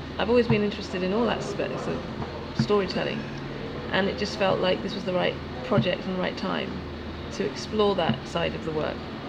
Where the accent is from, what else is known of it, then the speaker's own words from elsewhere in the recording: London, United Kingdom; I'm from West London, Ladbroke Grove. I grew up in Notting Hill and I now live in East London.